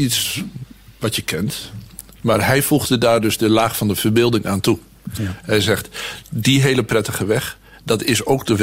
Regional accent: Overijssel, Netherlands; ik ben in Twente opgegroeid.

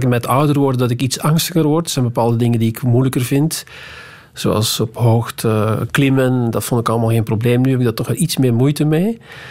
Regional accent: Flanders, Belgium; now in Netherlands; Ik ben Vlaming nog altijd, vind ik, in de hart en nieren wel. En ik woon nu al wel 20 jaar in Nederland, dus ik ben ook vernederlandst.

